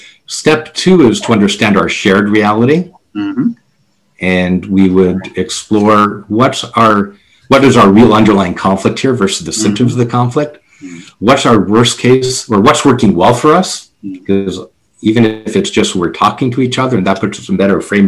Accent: Canada; I'm a Canadian Jew.

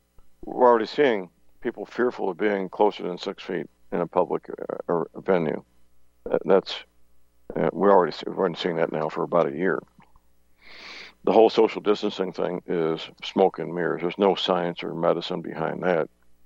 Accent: St. Louis, Missouri, United States; It's not just my hometown, St. Louis.

